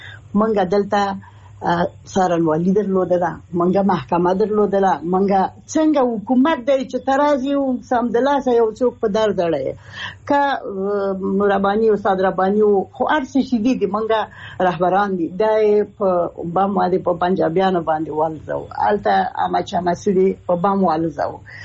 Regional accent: Afghanistan; چې زه د افغانستان یم افغانه یم

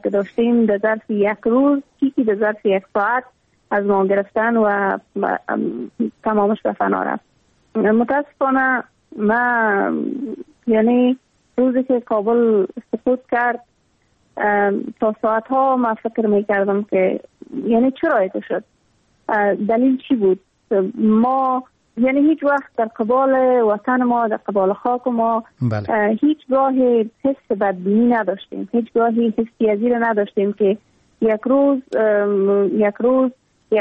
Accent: Afghanistan; ما در دامن جنگ زاده شدیم، اما تو در جنگ کلان شدیم

